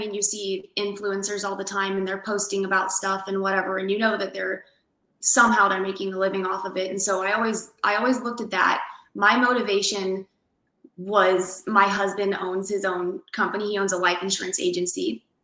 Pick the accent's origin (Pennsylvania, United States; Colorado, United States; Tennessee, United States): Colorado, United States; We're from Colorado. Me and my husband are from Colorado originally.